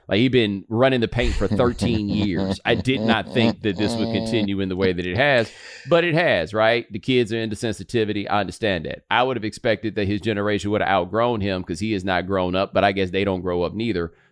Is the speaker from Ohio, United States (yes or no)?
no; Houston, Texas, United States; You know, I'm from Houston too, right?